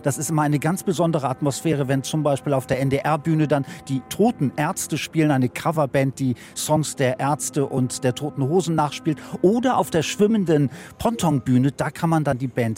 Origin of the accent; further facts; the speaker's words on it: Hamburg, Germany; ein Bild, das man auch als Hamburger so im Hafen gar nicht so oft sieht